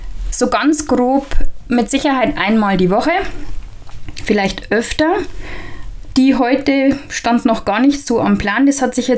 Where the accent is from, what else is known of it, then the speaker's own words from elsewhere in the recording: Bavaria, Germany; accent: Bavarian; ich bin noch 43, lebe in einer Kleinstadt zwischen Nürnberg und Regensburg, ziemlich genau in der Mitte, im wunderschönen Bayern, was man ja auch sicher an meinem Dialekt durchaus schon erkennen konnte.